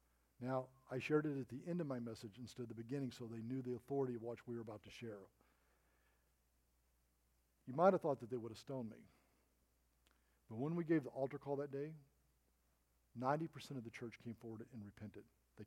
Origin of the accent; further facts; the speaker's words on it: Arkansas, United States; now in California, United States; I mean, I grew up in Arkansas, folks, when we didn't lock our doors at night.